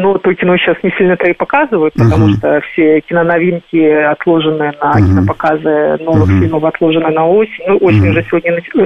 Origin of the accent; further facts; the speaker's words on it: Minsk, Belarus; Я всю жизнь живу в Минске, я минчанка.